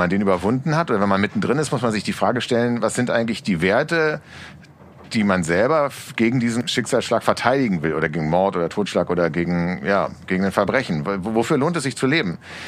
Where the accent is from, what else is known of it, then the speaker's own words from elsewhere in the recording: Berlin, Germany; Ich gehöre zu den 49% noch geborenen Berliner. Ich bin die Minderheit, genau.